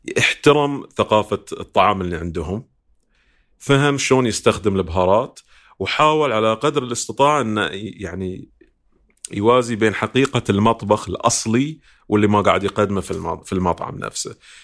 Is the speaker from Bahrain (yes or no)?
yes; Bahrain; أحس شيء شامل يشملنا مب كبحرينيين فقط أو كعرب فقط